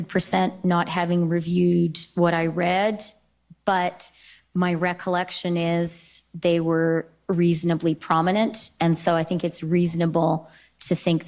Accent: Peace River, Alberta, Canada; born there; I am certainly Canadian, and I'm born in Peace River, Alberta.

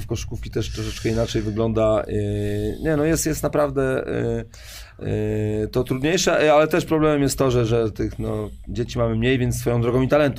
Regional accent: Poznań, Greater Poland Voivodeship, Poland; born there; now in Warsaw, Poland; To jest miasto, w którym długo mieszkałem i zostałem po studiach. Zresztą ja się urodziłem w Poznaniu w ogóle.

